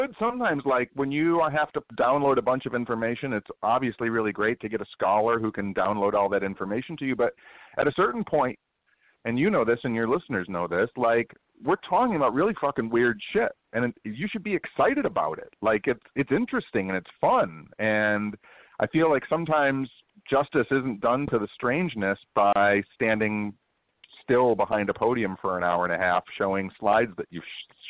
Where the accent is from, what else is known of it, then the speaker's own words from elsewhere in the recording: Michigan, United States; So I'm born and raised in Michigan.